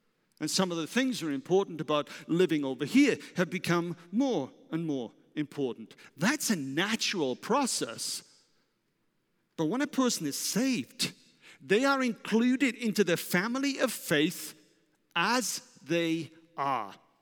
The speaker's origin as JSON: {"language": "English", "region": "Wales", "country": "United Kingdom", "lives_now": "United States", "said": "Being Welsh, there's a part that makes me sad about that. Rather than pass a rugby ball or play cricket, my kids grew up to play American football."}